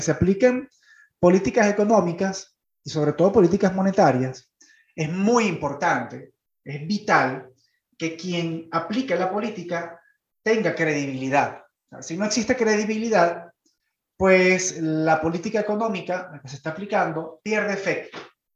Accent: Venezuela; Primero, somos venezolanos, vivimos en Venezuela y nos interesa la recuperación de este país.

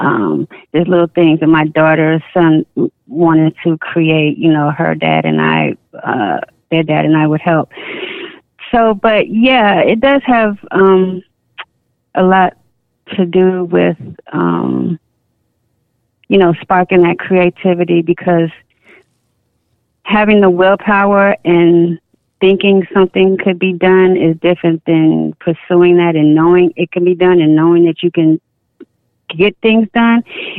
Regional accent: Chicago, Illinois, United States; also born or lived in New York; So, yeah, growing up in Chicago was just like a bowl of mixture of people and fine arts and religions and, you know, all different kinds of cultures. My mom is a minister, so fourth grade we moved to New York, Manhattan, and lived there for a year.

